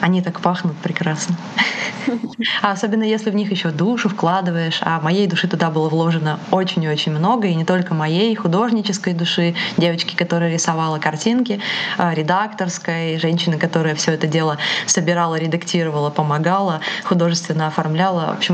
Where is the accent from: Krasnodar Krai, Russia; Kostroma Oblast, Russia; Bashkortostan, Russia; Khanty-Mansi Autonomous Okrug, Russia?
Kostroma Oblast, Russia; Kostroma; born there; now in Saint Petersburg, Russia; это уже все знают. Я живу на два города. Родилась я в Костроме, а живу большую часть года в Петербурге, потому что я сюда переехала за мечтой, за консерваторией.